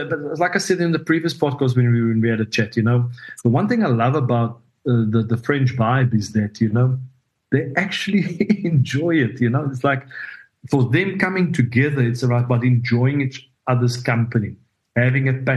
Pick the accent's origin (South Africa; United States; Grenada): South Africa; as a South African, I was unbelievably proud of everyone back at home